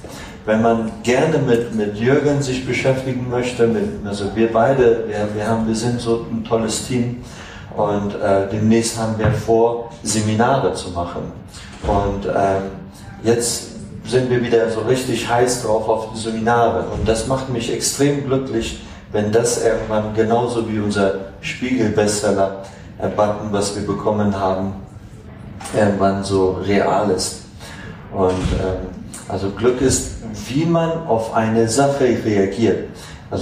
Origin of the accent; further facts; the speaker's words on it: Afghanistan; ich komme ja aus Afghanistan und wir sind immer Number One in Unglücklichsein.